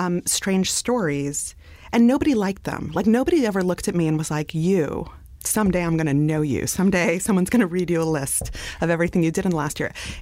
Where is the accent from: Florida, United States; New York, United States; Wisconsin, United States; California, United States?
New York, United States; Brooklyn; I grew up in a sort of dystopic Canarsie.